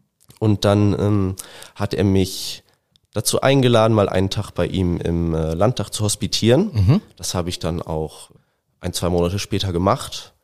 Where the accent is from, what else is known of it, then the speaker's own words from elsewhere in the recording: Remscheid, North Rhine-Westphalia, Germany; da wollte ich mich vor allem dann in meiner Heimatstadt in Remscheid politisch engagieren.